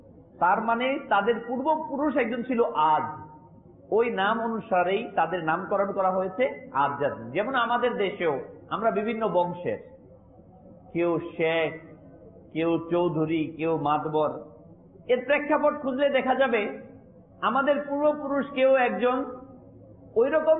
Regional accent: Bangladesh; যেমন আমরা বাঙালি জাতি, বাংলাদেশি বাঙালি জাতি

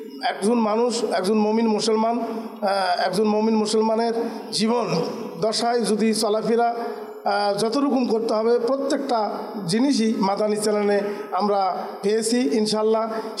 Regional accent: Porsha, Rajshahi Division, Bangladesh; আমি আসছি নওগাঁ জেলার পোরশা সাফা নেমতপুর, অর্থাৎ মাননীয় খাদ্যমন্ত্রী এলাকায়।

